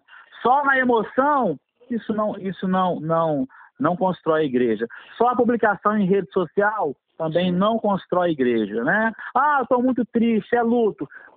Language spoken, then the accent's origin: Portuguese; Bom Jesus, Brazil; sou de Bom Jesus, de uma capela chamada Usina Santa Maria.